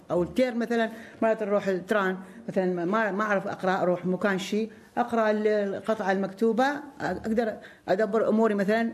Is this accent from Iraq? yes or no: yes; Iraq; moved away as an adult; now in Australia; أنا بصراحة متعلمة من العراق، أنا خرجت السادس علمي